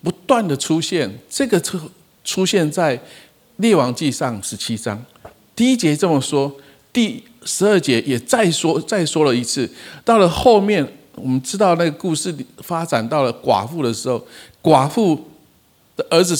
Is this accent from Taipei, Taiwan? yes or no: no; Kaohsiung, Taiwan; 我是台湾的高雄的人